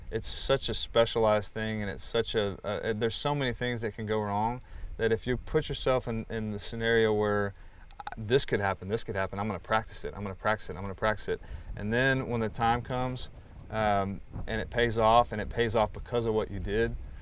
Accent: Abilene, Texas, United States; also born or lived in Burnet, Texas; Yeah, so I grew up in Abilene, Texas. My dad was a football coach, and we moved around a little bit. Ended up going to high school in Burnett, Texas, which is about an hour northwest of Austin.

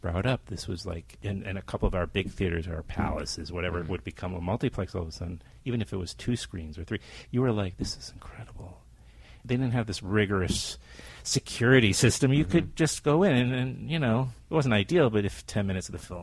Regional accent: New York, United States; Well, growing up in New York, man, in the 70s, you know, this is what we did.

